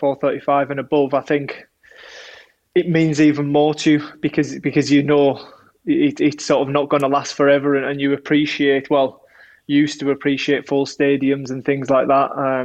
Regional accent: North West England, United Kingdom; Coming from where I came from, sort of where I grew up in West Cumbria

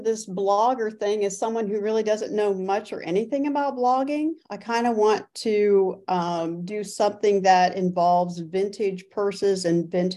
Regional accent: Ohio, United States; I am actually from Athens County. I was born and raised there for many, many years. I do live in north of Columbus now

